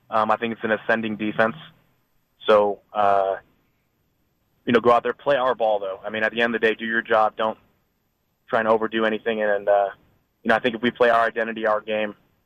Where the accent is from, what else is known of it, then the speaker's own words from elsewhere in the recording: California, United States; I grew up in the Bay Area, so I'm a Giants fan